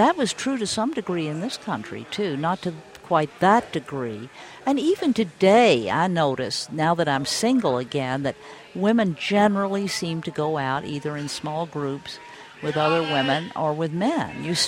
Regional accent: Louisville, Kentucky, United States; When I was a child growing up in Louisville and we were being driven to school, there were grade crossings, and we'd stop for these long freights

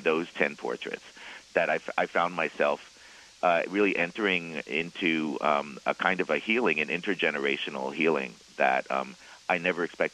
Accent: New York City, New York, United States; as I'm from New York City

